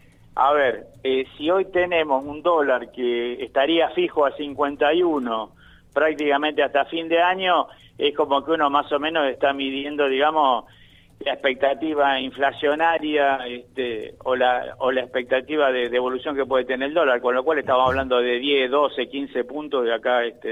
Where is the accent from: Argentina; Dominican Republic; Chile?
Argentina